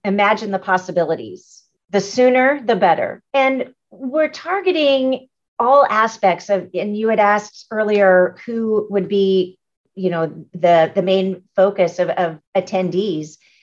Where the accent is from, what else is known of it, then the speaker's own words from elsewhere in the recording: California, United States; I'm personally from California, so Oklahoma ag is a lot different than California ag.